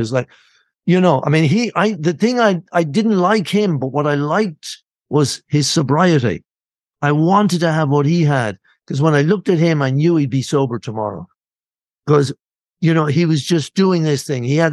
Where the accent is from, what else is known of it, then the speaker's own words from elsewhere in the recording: Ireland; this guy was ex-British military, and I'm Irish, you know